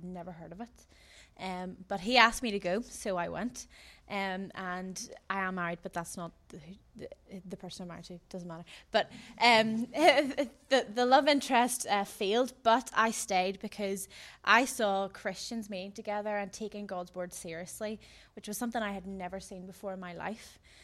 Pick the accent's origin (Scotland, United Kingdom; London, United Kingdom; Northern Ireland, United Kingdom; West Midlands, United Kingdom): Northern Ireland, United Kingdom; Whitehead; now in Holywood, United Kingdom; I live in Hollywood and I'm from Whitehead.